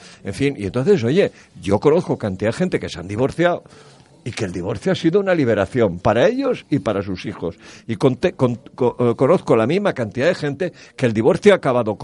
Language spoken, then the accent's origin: Spanish; Spain; como todo español que se precie